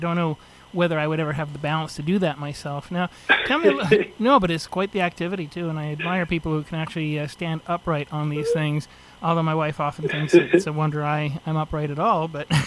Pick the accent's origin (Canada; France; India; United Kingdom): Canada; Montreal, Quebec; now in Washington, United States; I'm originally from Montreal, and now I'm based here in Washington, D.C., and loving every minute of it.